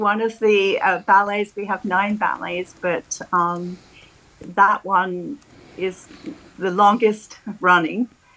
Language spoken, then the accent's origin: English; England, United Kingdom; now in Northwest Indiana, United States; I came from England and I've seen it done over there